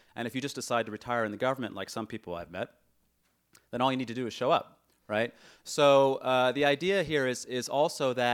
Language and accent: English; California, United States; I'm from California.